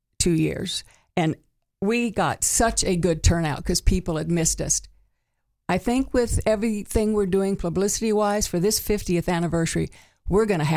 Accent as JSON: {"language": "English", "region": "the South", "country": "United States", "said": "It's a good southern dish, which I'm from the South, so."}